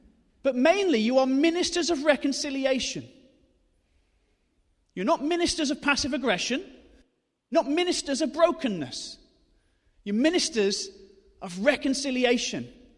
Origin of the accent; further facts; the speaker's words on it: Newcastle-under-Lyme, West Midlands, United Kingdom; And I really believe for us as Christians in the nation, but in Newcastle-under-Lyme, in my hometown, what will distinguish Christians in this next season is not how happy we pretend to be.